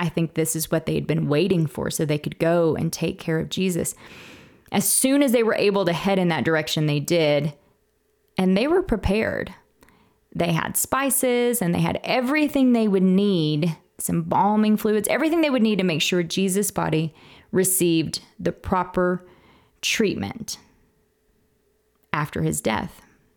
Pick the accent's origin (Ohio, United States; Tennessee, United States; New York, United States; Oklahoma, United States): Oklahoma, United States; I'm from Oklahoma, and it's one of those things, you remember where you were when you heard the news of the bombing, if you're an Oklahoman.